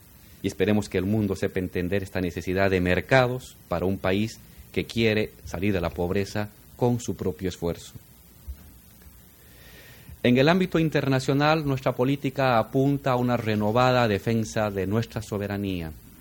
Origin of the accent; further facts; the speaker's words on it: Bolivia; Consideramos que el área de amistad y de colaboración fundamental que tenemos como bolivianos pasa por Brasil